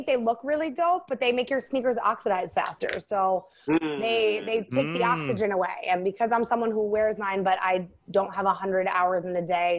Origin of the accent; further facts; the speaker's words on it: New Jersey, United States; Like, I'm from Jersey. I look the way I look. I went to private school.